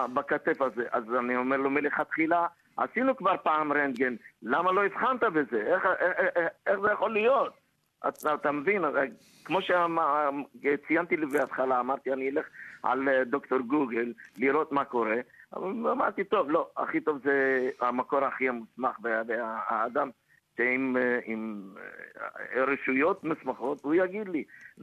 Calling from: Melbourne, Victoria, Australia; אני מדבר ממלבורן.

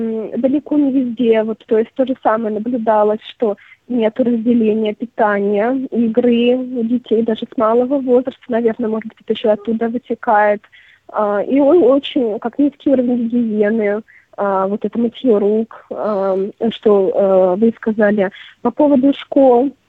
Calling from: Canberra, Australian Capital Territory, Australia; Здравствуйте, я звоню из Канберры.

